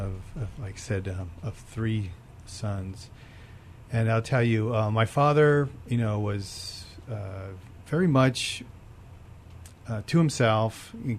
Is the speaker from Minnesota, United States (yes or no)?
no; California, United States; Well, I grew up right on the edge of East L.A., in a small town called Mo